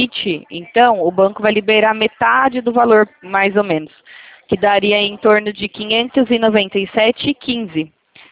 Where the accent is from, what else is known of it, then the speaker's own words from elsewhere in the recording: Itatiba, São Paulo, Brazil; Eu sou de Itatiba, São Paulo.